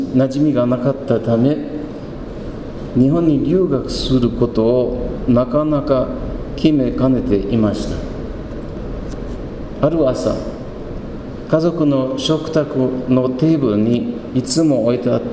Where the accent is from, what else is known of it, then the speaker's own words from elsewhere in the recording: South Africa; Japanese is a second language; now in Japan; 私は南アフリカで生まれました。なぜなら父は20年間そこで宣教師をやってきましたからです。